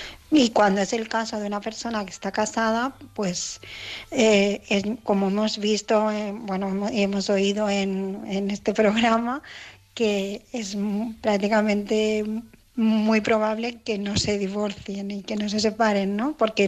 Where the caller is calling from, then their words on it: Barcelona, Catalonia, Spain; de Barcelona